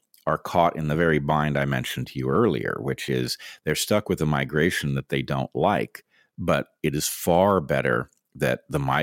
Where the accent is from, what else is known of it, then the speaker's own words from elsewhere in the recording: United States; But as an American, I find it absolutely alarming